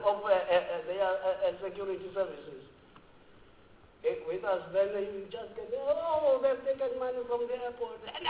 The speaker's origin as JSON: {"language": "English", "region": "London", "country": "United Kingdom", "said": "we are from London."}